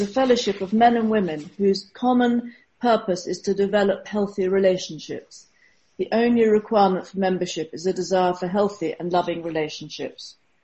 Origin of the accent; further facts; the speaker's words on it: Bristol, South West England, United Kingdom; I'm from England, Bristol.